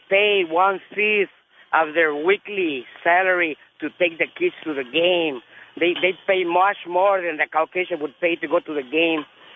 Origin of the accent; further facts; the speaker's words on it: Spain; I am from Spain.